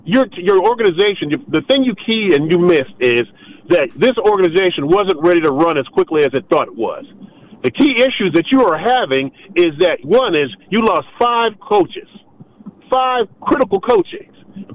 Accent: Detroit, Michigan, United States; And I'm not even from this area. I'm from Detroit.

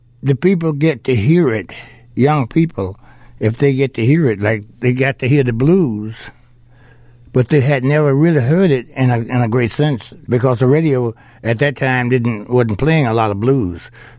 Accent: the South, United States; Because, well, I came from the South

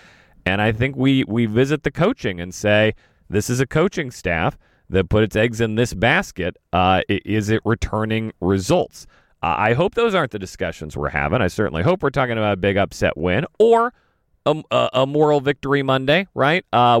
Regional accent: Kansas, United States; I'm a Royals guy. I'm from Kansas.

